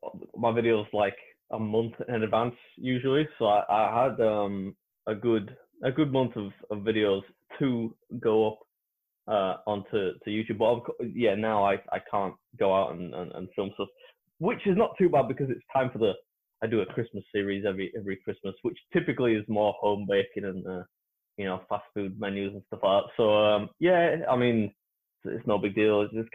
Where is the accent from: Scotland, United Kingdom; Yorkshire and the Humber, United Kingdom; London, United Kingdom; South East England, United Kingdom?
Yorkshire and the Humber, United Kingdom; Leeds; A lot of my family and friends support Leeds United naturally because I am from Leeds.